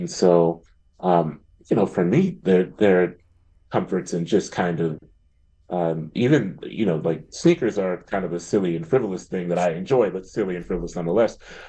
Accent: Columbus, Ohio, United States; Yeah, still live in Columbus, still live on the east side of Columbus.

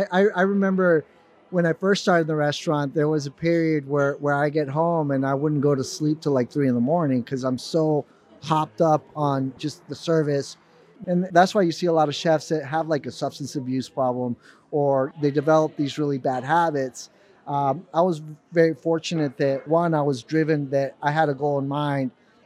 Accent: Mexico; growing up in Mexico, having my mom being Vietnamese and her cooking Vietnamese food

